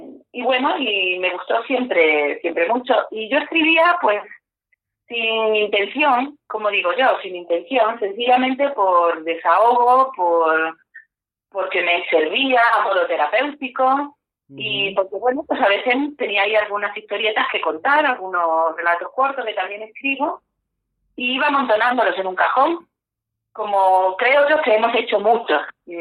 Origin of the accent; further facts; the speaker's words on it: Cádiz, Andalusia, Spain; born there; now in Madrid, Spain; vais a notar enseguida por mi forma de hablar que no soy de la Comunidad de Madrid, aunque llevo aquí casi 30 años, pero nací en Cádiz, así que sigo siendo andaluza.